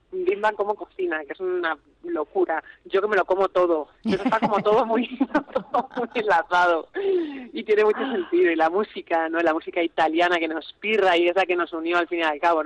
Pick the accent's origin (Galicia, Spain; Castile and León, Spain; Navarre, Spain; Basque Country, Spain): Castile and León, Spain; Ávila; also born or lived in Salamanca; yo es que soy de Ávila y me gusta mucho la carne y la ternera y todo eso. Y pues eso, también he nacido en Salamanca, que es de Ávila